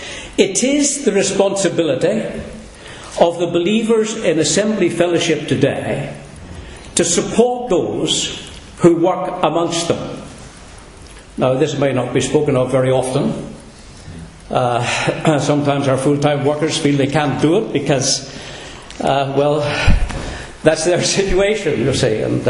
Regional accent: Northern Ireland, United Kingdom; I came from Northern Ireland.

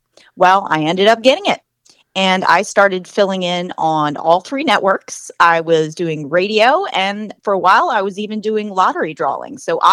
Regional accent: Baltimore, Maryland, United States; also born or lived in Philadelphia; I grew up in Philly, but I've lived in Baltimore since I was two. So I know the roads backwards and forwards.

